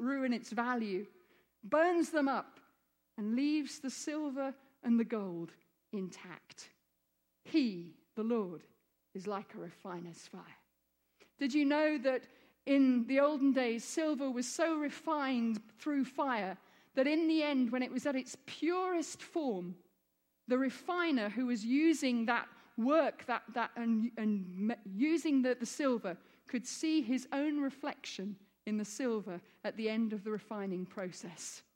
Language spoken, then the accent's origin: English; Egypt; But for all the time I was growing up in Egypt, I'm half Egyptian, half English, the church in Egypt was like a big sleeping giant